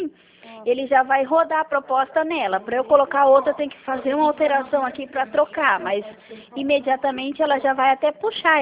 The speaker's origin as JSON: {"language": "Portuguese", "town": "Campo Grande", "region": "Mato Grosso do Sul", "country": "Brazil", "said": "Eu sou de Campo Grande."}